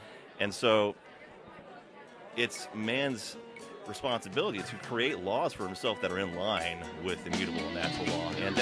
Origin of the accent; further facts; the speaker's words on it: Loganville, Georgia, United States; I'm up from Loganville, Georgia, actually.